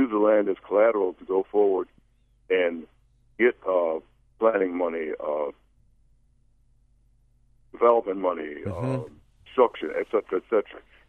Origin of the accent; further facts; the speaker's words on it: Rochester, New York, United States; I grew up in Rochester, New York, a city that had two race riots.